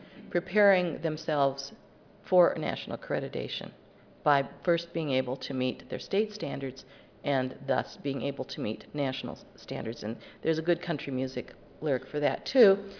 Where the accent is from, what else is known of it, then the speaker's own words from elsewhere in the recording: South Dakota, United States; I come from South Dakota originally, and I've always had a fondness for country music lyrics.